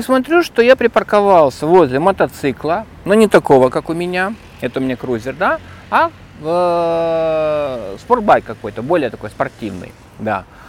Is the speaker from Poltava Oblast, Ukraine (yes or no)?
no; Kyiv, Ukraine; я киевлянин.